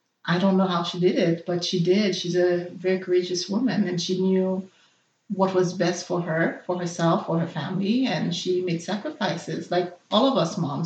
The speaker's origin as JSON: {"language": "English", "country": "Haiti", "tie": "born or raised there", "first_language": "Haitian Creole", "second_language": "English", "moved": "yes", "lives_now": "Montreal, Canada", "said": "So Haitian Creole is my first language, but I also learned French while I was in Haiti at the same time. So when I moved to Montreal, it was a pretty easy transition."}